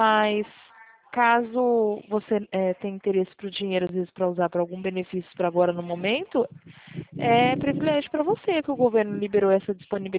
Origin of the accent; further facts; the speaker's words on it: Presidente Prudente, São Paulo, Brazil; eu sou do interior de São Paulo, em Presidente Prudente.